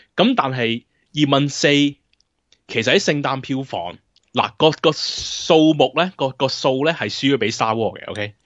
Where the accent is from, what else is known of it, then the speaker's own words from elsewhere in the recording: Hong Kong; 我哋都香港人啦